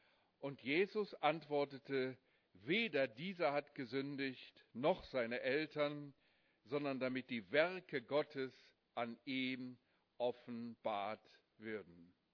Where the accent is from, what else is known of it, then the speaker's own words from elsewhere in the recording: Haiger, Hesse, Germany; als ich dann nach Heiger-Steinbach zurückkam in meinen Heimatort, und das ging ja gleich durch die Medien, dass ein Hesse am Nebelhorn abgestürzt ist